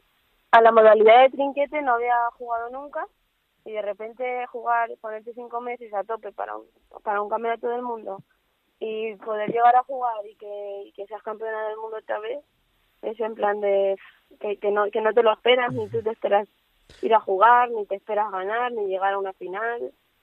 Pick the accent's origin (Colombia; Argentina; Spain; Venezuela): Spain; Villa de Don Fadrique, Castilla-La Mancha; es raro que una chica de la Villa de Donfadrique se ponga a jugar y que juegue tanto, pero mi pueblo siempre creo que trata de acompañarme y estoy contenta por eso